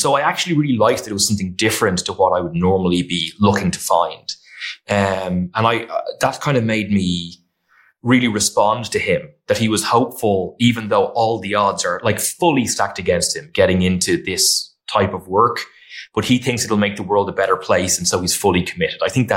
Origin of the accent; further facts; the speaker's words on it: Ireland; I don't know if it's just from being Irish or from this side of the pond, but like I often look for the dark humor.